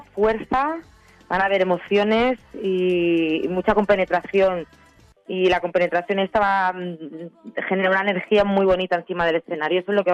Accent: Santa Coloma de Gramenet, Catalonia, Spain; que yo soy de Santa Coloma

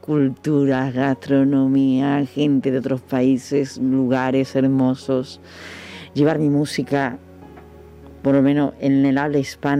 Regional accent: Seville, Andalusia, Spain; also born or lived in Catalonia; ya me he vuelto a vivir a Sevilla, a mi tierra, desde mi separación.

